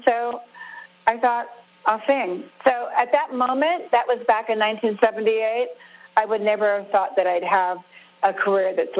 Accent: California, United States; I mean, it's just the way I grew up in Southern California.

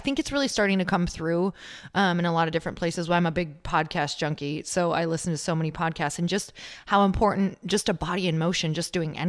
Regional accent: Midwest, United States; because I'm from the Midwest, girl, you were just speaking

